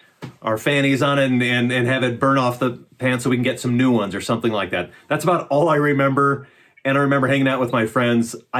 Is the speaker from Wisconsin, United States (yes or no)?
yes; Wauwatosa, Wisconsin, United States; Oh, I'm going to blow your mind. I grew up in Wauwatosa, Wisconsin.